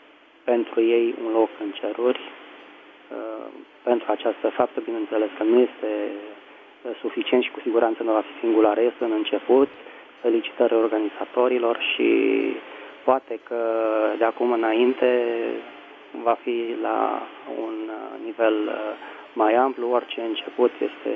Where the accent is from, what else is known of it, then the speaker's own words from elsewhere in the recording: Bucharest, Romania; din București.